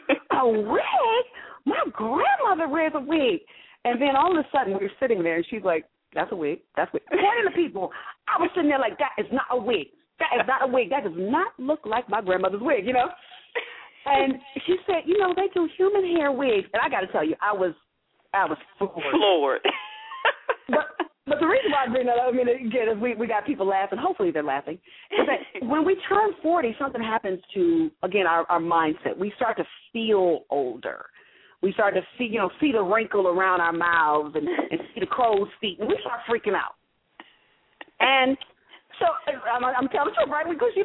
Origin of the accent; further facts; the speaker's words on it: Detroit, Michigan, United States; Although I'm from Detroit, I never had a weave or a wig.